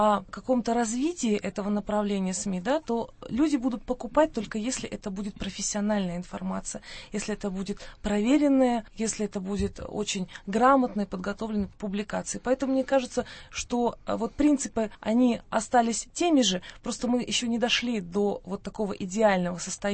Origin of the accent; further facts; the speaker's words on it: Kazakhstan; я журналист из Казахстана, я работаю в Алма-Ате